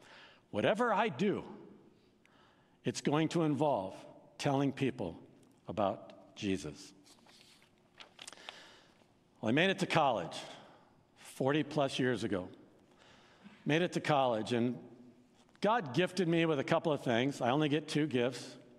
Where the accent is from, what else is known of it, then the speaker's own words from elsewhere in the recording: Boone, Iowa, United States; This group, the Lowell Lundstrom Crusade, came to my hometown, Boone, Iowa, to the high school.